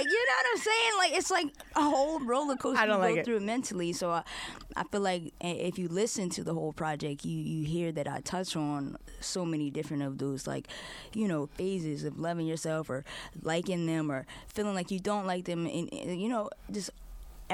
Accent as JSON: {"language": "English", "town": "Philadelphia", "region": "Pennsylvania", "country": "United States", "tie": "born or raised there", "said": "Those nostalgic moments for me growing up in Philly and seeing those, you know, those playgrounds and."}